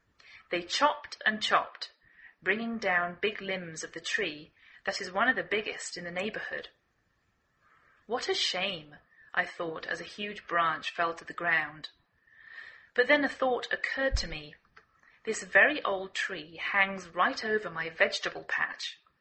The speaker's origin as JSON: {"language": "English", "region": "England", "country": "United Kingdom", "lives_now": "United States"}